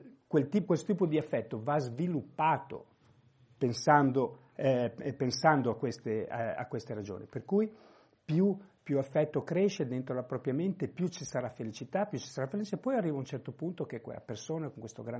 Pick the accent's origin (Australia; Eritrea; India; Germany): India; Italian is a second language; io sono venuto dall'India. Vengo dall'India